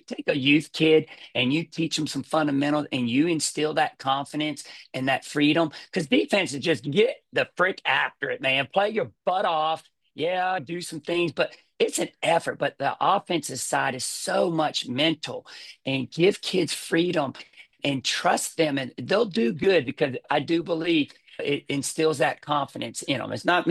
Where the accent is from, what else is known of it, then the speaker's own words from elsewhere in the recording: Alabama, United States; But look at Bruce Pearl, and I'm being from Alabama.